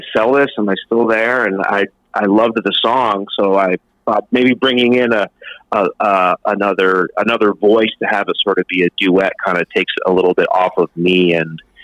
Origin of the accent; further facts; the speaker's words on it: New York, United States; I grew up in New York. I grew up in upstate New York, about around Albany, about 2 hours north of the city.